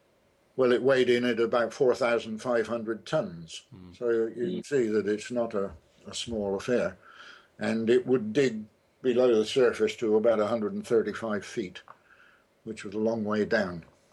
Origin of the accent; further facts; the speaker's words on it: England, United Kingdom; moved away as an adult; now in Australia; we always decided that when we married, we would come to live in Australia. It was a much more egalitarian country than England